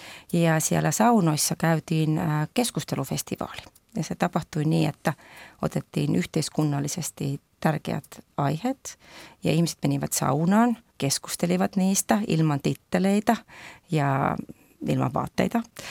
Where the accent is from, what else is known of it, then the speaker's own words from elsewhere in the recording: South Estonia, Estonia; Finnish is a second language; Minä kun olen Etelä-Virosta kotoisin, minä tietysti pidän hyvin paljon kotiseudun ruuasta.